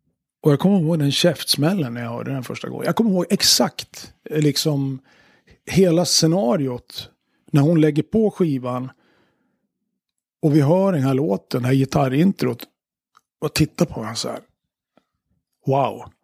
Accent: Gävle, Gävleborg County, Sweden; när de spelade på ungdomsgårdarna hemma i Gävle så det var ju fullt

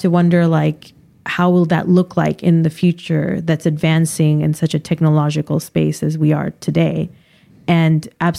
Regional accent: California, United States; being Californian, and even though I'm Asian, I'm still very Californian in some ways.

